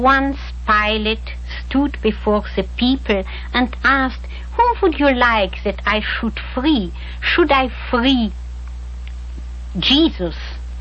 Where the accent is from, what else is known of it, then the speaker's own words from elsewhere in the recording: Romania; moved away; Together with … we came to the free world, to the West. We came from Romania, a beautiful country, with snow, with sunshine, with mountains, with rivers.